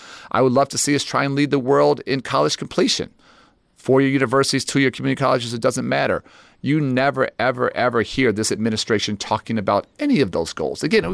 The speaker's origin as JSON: {"language": "English", "town": "Chicago", "region": "Illinois", "country": "United States", "tie": "born or raised there", "said": "I'm obsessed with reducing violence in my hometown of Chicago."}